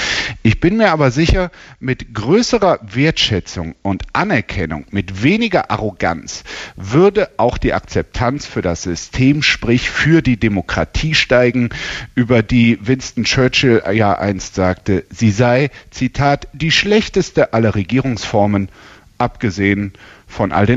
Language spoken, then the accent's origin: German; West Germany, Germany; ich weiß zwar nicht, ob ich da als Wessi drüber urteilen darf